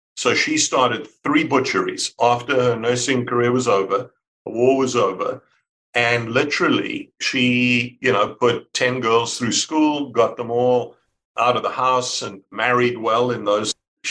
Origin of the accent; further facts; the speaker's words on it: South Africa; now in United States; Yes, born and raised in South Africa, Don.